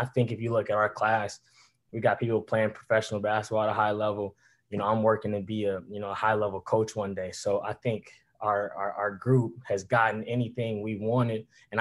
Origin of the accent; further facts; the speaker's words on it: Indiana, United States; I grew up in Indiana, so basketball is everything.